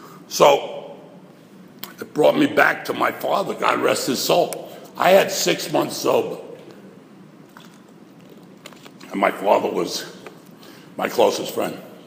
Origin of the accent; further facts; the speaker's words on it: Queens, New York, United States; I'm from Queens in New York City, and in 1965 … came to Shea Stadium. And we stormed the fences because I lived right near there